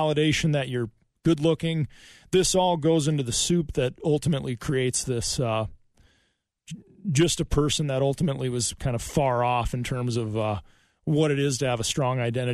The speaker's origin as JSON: {"language": "English", "region": "Midwest", "country": "United States", "tie": "born or raised there", "said": "Yeah, I grew up in the Midwest. You know, like so many others here, we kind of know what it's like. A little slower pace of life most days"}